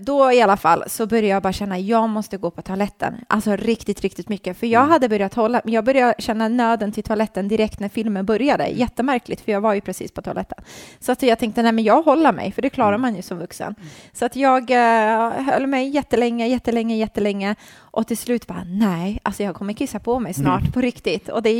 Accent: Fisksätra, Stockholm County, Sweden; Men sen är jag uppvuxen i den här Fiskis som hon brukar referera

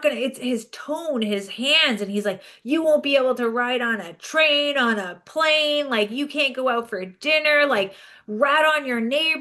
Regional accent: Canada; I know that I love every part of being about Canadian

